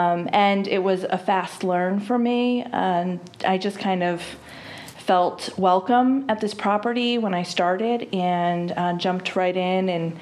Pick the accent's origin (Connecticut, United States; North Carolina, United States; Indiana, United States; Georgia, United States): Connecticut, United States; East Hartford; I'm from East Hartford, but I moved away for about 20 years. I moved back last year